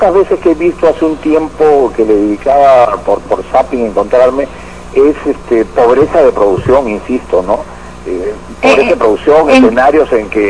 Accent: Peru; Somos los peruanos muy muy tentados a cuando tenemos algo entre las manos que es exitoso

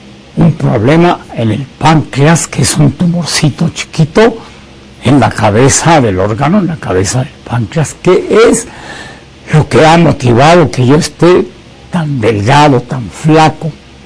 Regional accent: Mexico; A mi pueblo de México, que tanto amo y a quien le debo todo lo que soy

